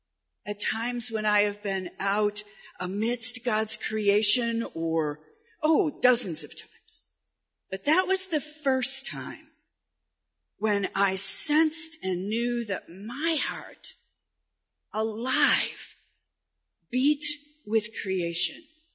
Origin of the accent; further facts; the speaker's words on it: Livonia, Michigan, United States; I grew up in the Midwest. I grew up in Livonia, Michigan.